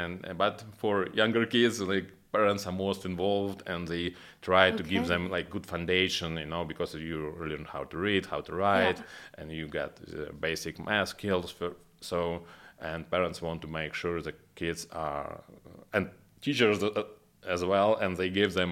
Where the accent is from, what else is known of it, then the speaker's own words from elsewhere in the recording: Lviv, Lviv Oblast, Ukraine; English is a second language; I am from Western Ukraine, so it's Lviv, it's like a regional center